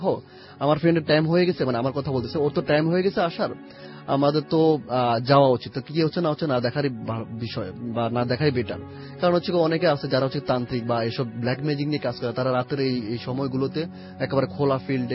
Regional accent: Dhaka, Dhaka Division, Bangladesh; জগন্নাথ ইউনিভার্সিটিতে সোশ্যাল ওয়ার্কে পড়ছি, আমি ঢাকা ওয়ারি থেকে আসছি।

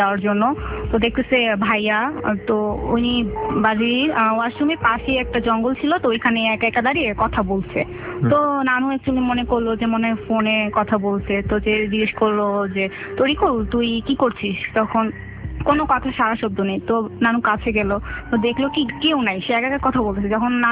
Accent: Dhaka, Dhaka Division, Bangladesh; আমি স্টুডেন্ট, আমি আগারগাঁও থেকে এসেছি।

